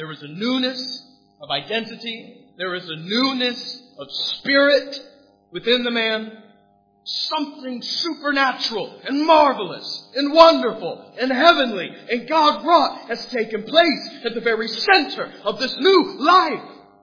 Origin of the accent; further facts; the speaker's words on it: United States; See, I come from America.